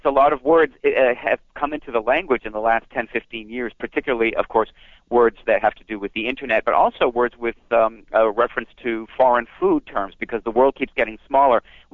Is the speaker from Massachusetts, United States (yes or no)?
yes; Boston, Massachusetts, United States; And I'm from Boston myself, and here at Merriam-Webster, we're based in Massachusetts, to the west of Boston.